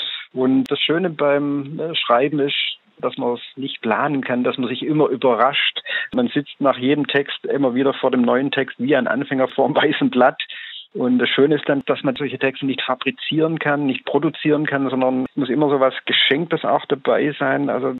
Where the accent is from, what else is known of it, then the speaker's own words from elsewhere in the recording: Baden-Württemberg, Germany; born there; Also ich bin so ein paar Kilometer Luftlinie von meinem Geburtsort entfernt hier in Horb, also am Rand vom dörtlichen Schwarzwald, im Neckartal.